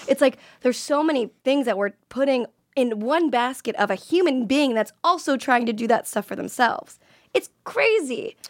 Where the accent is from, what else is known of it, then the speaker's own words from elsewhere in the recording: Florida, United States; I mean, I'm from Florida, so everything is expensive to everybody.